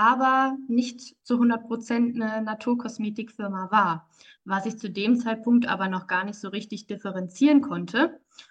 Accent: Marburg, Hesse, Germany; ich komme aus Marburg

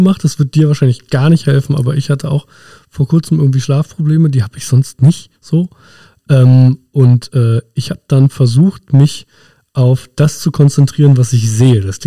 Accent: Berlin, Germany; also ich bin in Berlin-Marzahn aufgewachsen

